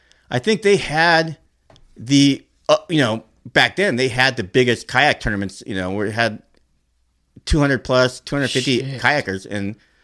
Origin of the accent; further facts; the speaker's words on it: Norwalk, California, United States; because I grew up in Norwalk, the only one I went to was Save on Tackle.